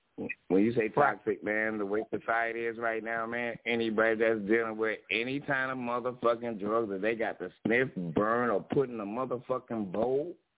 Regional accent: Brooklyn, New York, United States; I was born in Brooklyn on concrete, nigga. I ain't had a tree. We couldn't make a tent.

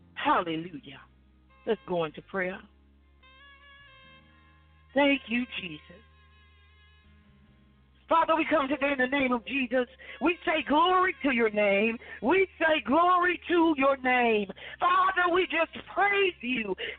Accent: Alabama, United States; I'm sorry, I'm from Alabama. This is my southern, you know, meal coming into being.

